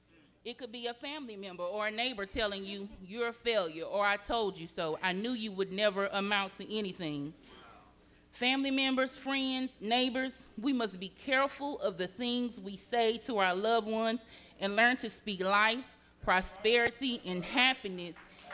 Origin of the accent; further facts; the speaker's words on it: West Virginia, United States; born there; I was born in West Virginia, and my grandmother, before she would testify in church, she would always stand up and say